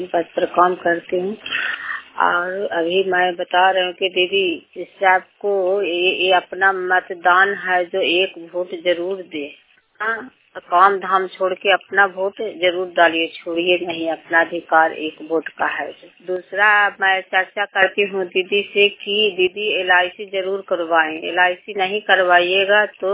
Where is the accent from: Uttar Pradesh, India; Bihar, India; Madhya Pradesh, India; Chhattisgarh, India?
Bihar, India; Gopur; ग्राम गोपुर प्रखंड चंदेरी जिला नालंदा की निवासी हूँ।